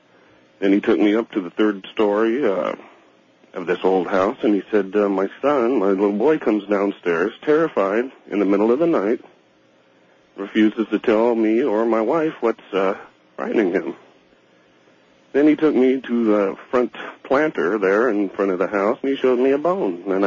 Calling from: Redding, California, United States; I'm calling from Redding, California.

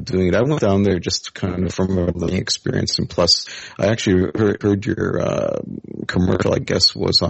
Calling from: Canada; I'm calling from Canada.

